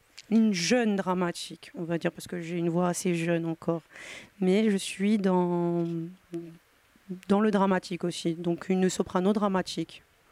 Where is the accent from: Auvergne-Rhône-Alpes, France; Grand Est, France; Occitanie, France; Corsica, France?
Corsica, France; parce que je suis corse.